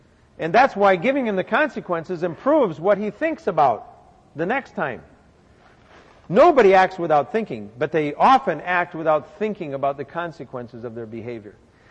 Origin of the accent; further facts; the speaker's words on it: South Dakota, United States; I grew up in South Dakota on a cattle farm, and I would go with my grandfather to the meat packing plant